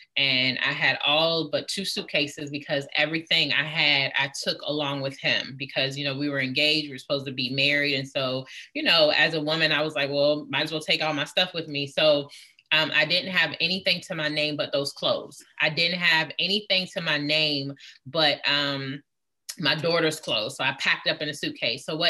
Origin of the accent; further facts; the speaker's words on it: Virginia, United States; I'm Virginia.